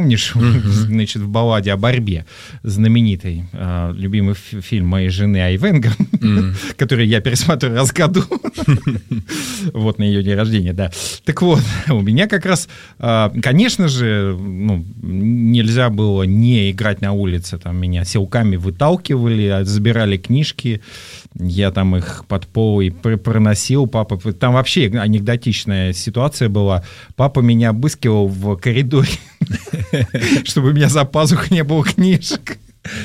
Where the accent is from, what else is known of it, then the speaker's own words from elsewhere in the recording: Kazakhstan; Все мы родом из Казахстана, что называется.